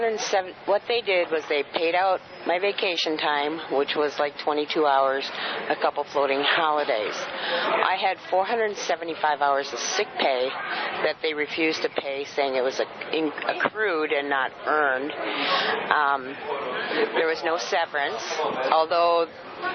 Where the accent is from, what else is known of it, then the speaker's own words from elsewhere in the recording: North Port, Florida, United States; I am from Northport, Florida.